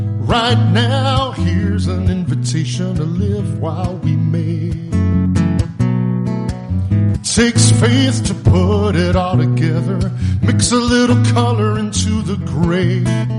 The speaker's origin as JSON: {"language": "English", "region": "South West England", "country": "United Kingdom", "lives_now": "Cheshire, United Kingdom", "said": "I live in Cheshire, which is up there just south of Manchester. And I'm from Cornwall originally, but I've been up in Cheshire for 15 years now."}